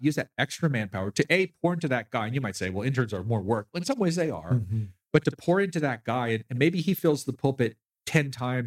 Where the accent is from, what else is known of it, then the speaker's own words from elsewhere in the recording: California, United States; But I grew up in Southern California.